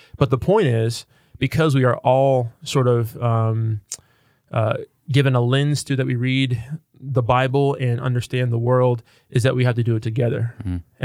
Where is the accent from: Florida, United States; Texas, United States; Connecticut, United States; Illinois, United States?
Illinois, United States; Chicago; So I was born in Chicago, grew up on the south side, 102nd Street between State Street and Michigan Avenue, and Roseland, for those of you who know Chicagoland really well, especially the south side